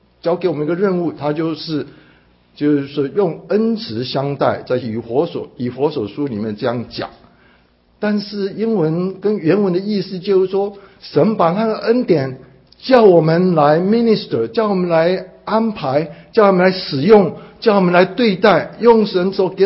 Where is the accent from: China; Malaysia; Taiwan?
China; 那我们中国人其实各地各方的人都有